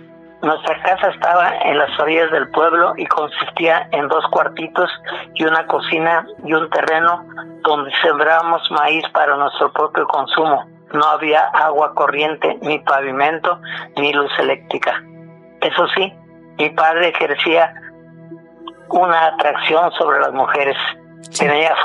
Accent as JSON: {"language": "Spanish", "region": "Michoacán", "country": "Mexico", "said": "Soy de Michoacán."}